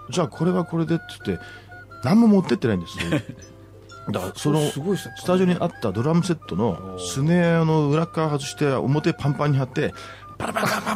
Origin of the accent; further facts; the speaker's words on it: Matsudo, Chiba, Japan; 私の実家が千葉県松戸市ですけどもね